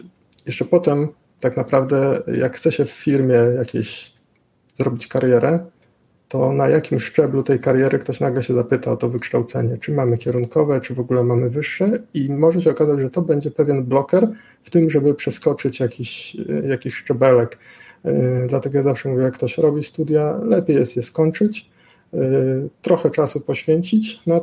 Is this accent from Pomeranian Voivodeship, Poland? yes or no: no; Chełm, Lublin Voivodeship, Poland; ja nie jestem z Wrocławia, tylko z odległego Chełma.